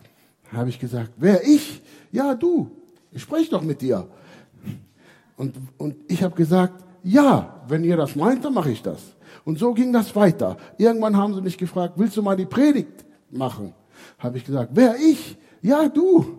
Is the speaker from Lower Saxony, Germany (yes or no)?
yes; Hameln, Lower Saxony, Germany; ich komme aus Hameln und ich war damals 12, 13 Jahre alt, heute bin ich 52